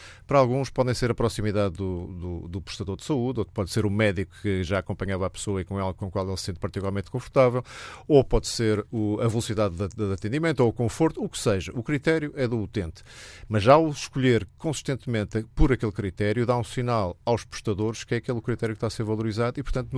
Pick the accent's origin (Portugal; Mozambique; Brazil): Portugal; mas há muita coisa em Portugal que a mim me insatisfaz enquanto português